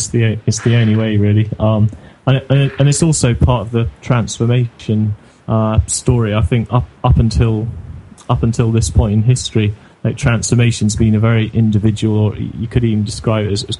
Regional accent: United Kingdom; I'm from the United Kingdom

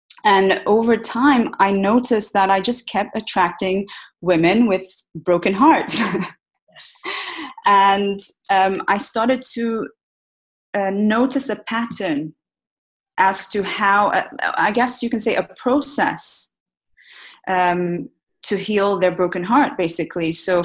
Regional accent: Brazil; also born or lived in Middle East; So I grew up in Brazil. My mother's Brazilian, my father's English, but I actually was brought up in the Middle East.

